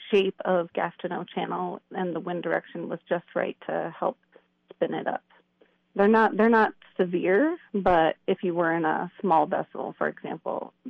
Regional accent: New York, United States; also born or lived in Haines; I grew up in upstate New York, although I'm originally from Haines. That's where I was born.

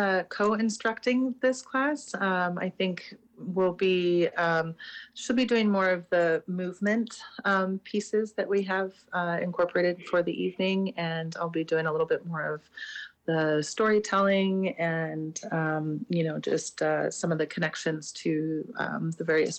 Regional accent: Ketchikan, Alaska, United States; I'm Simshian. I'm from the Eagle Clan, born and raised in Ketchikan, but I'm fortunate enough to be a guest and live and work here on the lands of the Akkwan.

